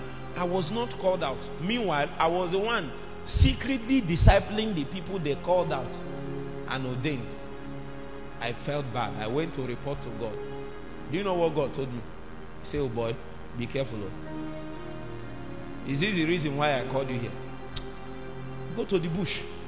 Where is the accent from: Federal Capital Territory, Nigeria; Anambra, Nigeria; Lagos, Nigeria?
Anambra, Nigeria; Nnewi; But if you are from Newi, as I am from Newi, they will call you